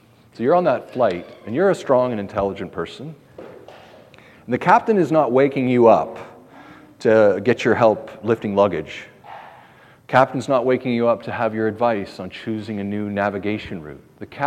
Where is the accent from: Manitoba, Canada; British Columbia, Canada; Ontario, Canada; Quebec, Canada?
Ontario, Canada; Personally, I'm from Ontario, as you know.